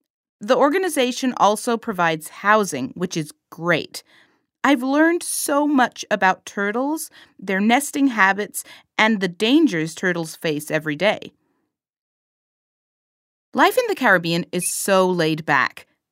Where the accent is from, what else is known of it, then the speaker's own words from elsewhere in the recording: Austria; from Austria. Here I am in Barbados.